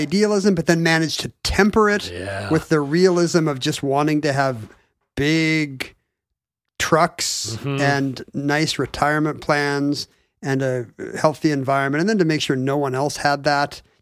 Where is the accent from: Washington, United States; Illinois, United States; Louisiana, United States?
Washington, United States; Seattle; No, I mean, this is growing up in Seattle in the 70s too.